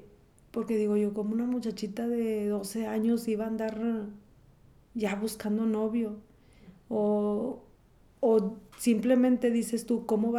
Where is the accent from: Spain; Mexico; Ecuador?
Mexico; San Pedro de las Colonias, Coahuila; born there; yo nací en San Pedro de las Colonias, Coahuila